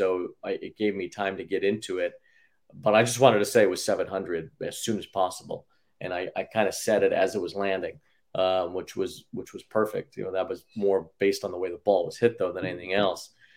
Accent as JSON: {"language": "English", "town": "Chicago", "region": "Illinois", "country": "United States", "tie": "born or raised there", "said": "it would have been a lot more intimidating for me to sit next to Pat Hughes growing up in Chicago"}